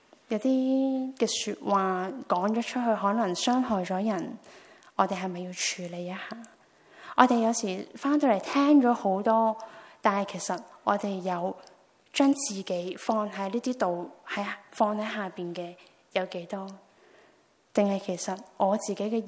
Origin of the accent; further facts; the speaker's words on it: Hong Kong; 尤其是我们华人或者我们香港人，自小被灌输一样东西